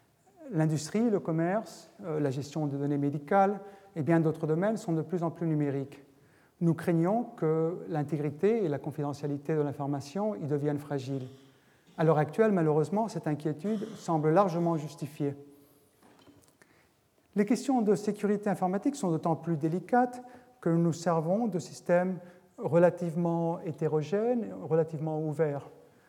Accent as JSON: {"language": "French", "country": "Argentina", "tie": "born or raised there", "said": "même dans mon enfance en Argentine."}